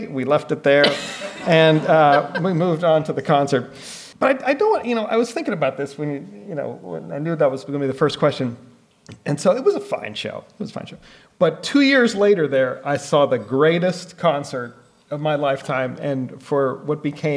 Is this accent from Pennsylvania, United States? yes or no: yes; Pittsburgh, Pennsylvania, United States; I grew up in Pittsburgh. It was Devil's Night, 1980.